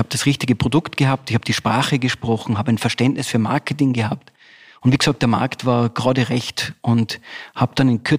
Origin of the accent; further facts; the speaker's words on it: Tyrol, Austria; also born or lived in New York, United States; Weil als Tiroler hast du einen Schmäh, den lernen wir auf der Piste.